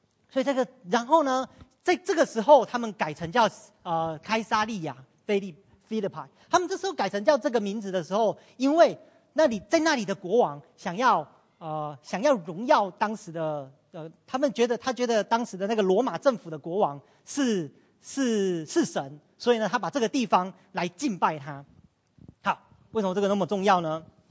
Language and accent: Chinese; Taiwan; 我从台湾来，我相信从台湾来的人一定知道，台湾的属灵空气是非常混乱的。